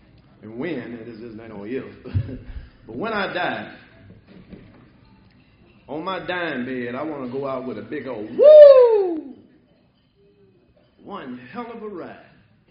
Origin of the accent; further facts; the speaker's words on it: Charleston, Mississippi, United States; also born or lived in St. Louis, Missouri; When I was born there, I don't remember anything about St. Louis. Even though I was born there, I don't remember. All I remember is Charleston, Mississippi.